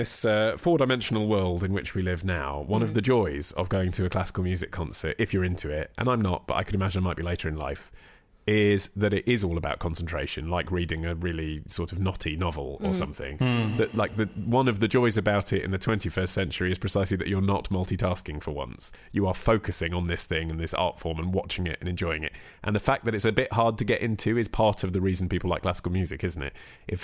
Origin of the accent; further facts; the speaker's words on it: Basildon, East of England, United Kingdom; Although, don't read too much into that. I'm from Basildon and am most likely far from the refined gentleman that that sentence paints.